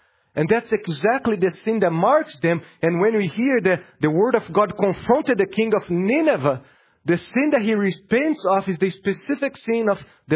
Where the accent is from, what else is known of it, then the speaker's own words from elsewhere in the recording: Brazil; I was born and raised in Brazil.